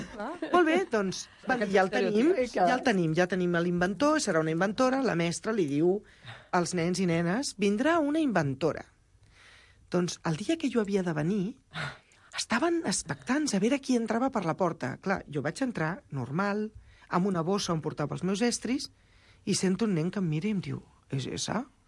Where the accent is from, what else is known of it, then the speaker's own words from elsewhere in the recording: Sant Boi de Llobregat, Catalonia, Spain; soc de Sant Boi, era una escola de Sant Boi